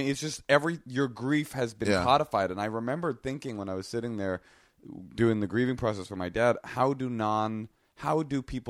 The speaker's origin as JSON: {"language": "English", "town": "Oakland", "region": "California", "country": "United States", "tie": "born or raised there", "said": "like I said, I grew up in Oakland, pretty much a secular kid"}